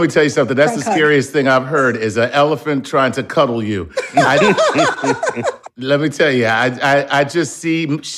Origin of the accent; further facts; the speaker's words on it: Philadelphia, Pennsylvania, United States; I'm from Philadelphia. It's not capicola.